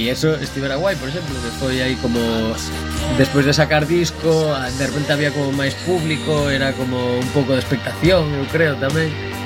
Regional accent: A Coruña, Galicia, Spain; que somos de Coruña

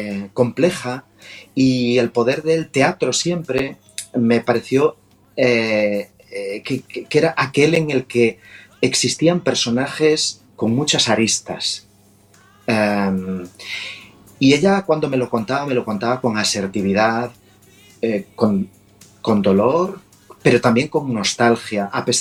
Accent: Galicia, Spain; first language Galician; Spanish is a second language; El gallego para mí es mi lengua natal

